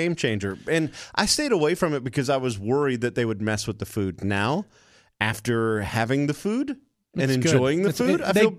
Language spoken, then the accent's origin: English; Houma, Louisiana, United States; like when I was a little kid growing up in Houma, Louisiana, you could smell all the roasters for all the major brands like Maxwell House and Folgers